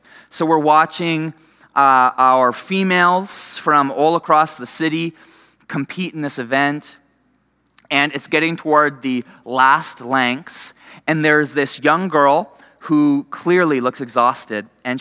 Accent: Ontario, Canada; And now I grew up in Ontario, and maybe that in itself tells you where the story is headed. But I was in Ontario in high school, grade 12

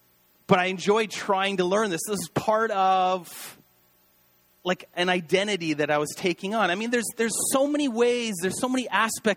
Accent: Canada; I know for me, living overseas for really almost a decade, being Canadian becomes a large part of your identity.

